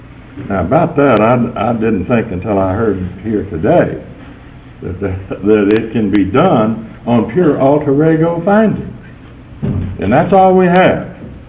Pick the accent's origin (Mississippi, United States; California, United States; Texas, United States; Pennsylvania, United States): Texas, United States; Houston; May it please the court, and for the record … I'm from Houston